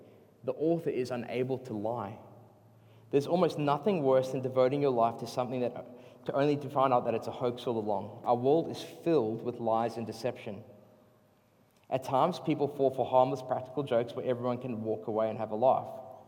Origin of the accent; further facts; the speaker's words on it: South Africa; I grew up in South Africa, and I saw this sign multiple times.